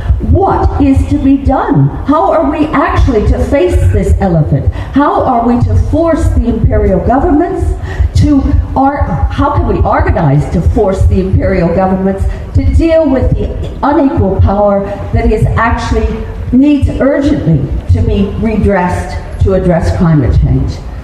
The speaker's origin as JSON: {"language": "English", "country": "United Kingdom", "said": "International Socialist, I'm from Britain."}